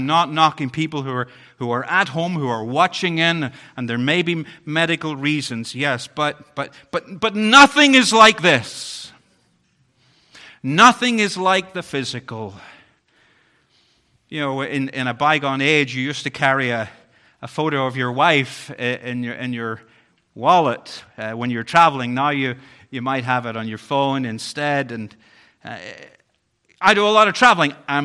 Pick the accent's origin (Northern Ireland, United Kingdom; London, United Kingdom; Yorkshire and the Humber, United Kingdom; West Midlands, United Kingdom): Northern Ireland, United Kingdom; Bangor; I grew up in Bangor, Northern Ireland.